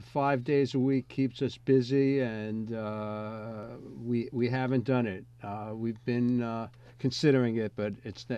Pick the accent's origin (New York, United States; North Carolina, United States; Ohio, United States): New York, United States; New York City; Well, I am from New York City, but I would go with New England.